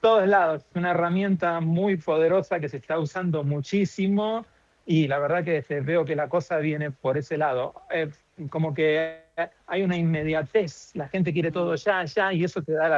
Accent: Argentina; also born or lived in Mexico; now in Miami, United States; nosotros nos fuimos de Argentina en el año 98, fuimos a vivir a México, ¿ok?

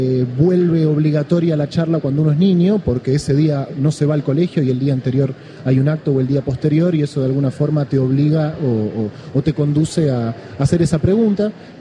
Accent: Argentina

